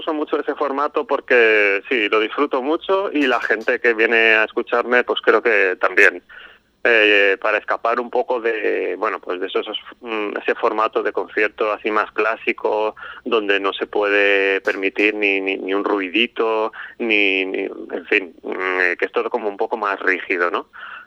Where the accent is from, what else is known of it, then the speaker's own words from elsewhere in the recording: Valencia, Valencian Community, Spain; now in Ubrique, Spain; yo vengo de Valencia, ¿no?